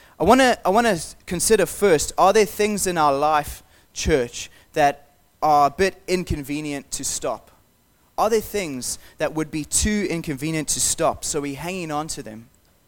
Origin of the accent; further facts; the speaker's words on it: Zimbabwe; it was quite difficult growing up in Zimbabwe and we went through some tough times